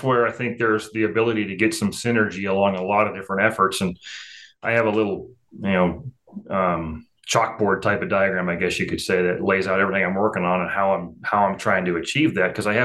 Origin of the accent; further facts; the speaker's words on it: Montana, United States; bad things are happening across the state of Montana, and I'll use my home state for an example